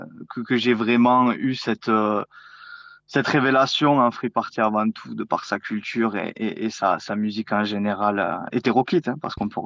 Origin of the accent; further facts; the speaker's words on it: Toulouse, Occitanie, France; Ouais, Toulouse. Alors moi je suis de Toulouse